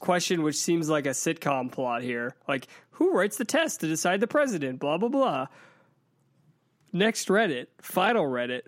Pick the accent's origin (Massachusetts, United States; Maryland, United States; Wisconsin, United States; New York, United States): Massachusetts, United States; Boston; Yeah, but I'm from Boston.